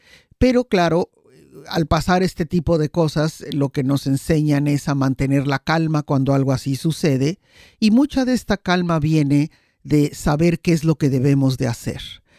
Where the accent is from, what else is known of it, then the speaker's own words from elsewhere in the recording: Mexico City, Mexico; Yo que crecí en la Ciudad de México